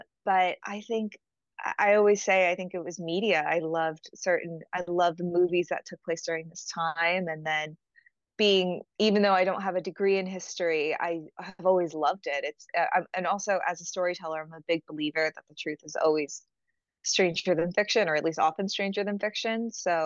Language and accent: English; United States; because obviously the voice gives it away, I'm not English. We still study the reign of King Henry VIII in the Tudor period in America